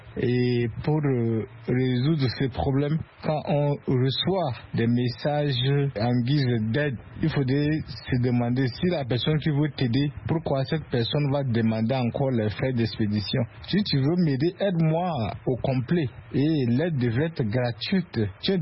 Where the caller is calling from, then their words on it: N'Djamena, Chad; de N'Djamena au Tchad.